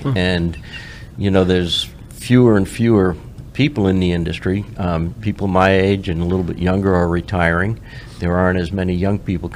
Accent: New York, United States; The oil industry, when I was growing up in the New York metro area, all the big companies were centered up there.

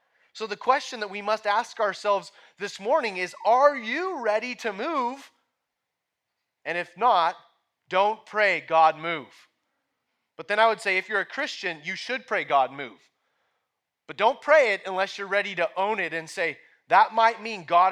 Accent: Oregon, United States; accent: Southern Oregon; I guess my Southern Oregon accent was getting in the way.

